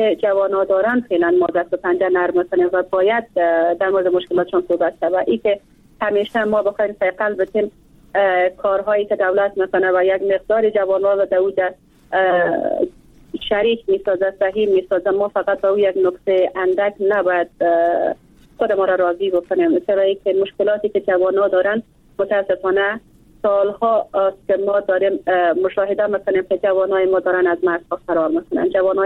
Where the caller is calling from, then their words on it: Bamyan, Afghanistan; از ولایت بامیان هستم